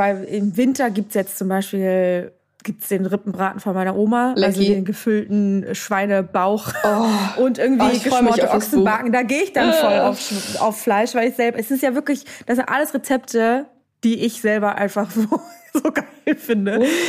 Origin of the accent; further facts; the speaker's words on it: Berlin, Germany; Ich komme aus Berlin.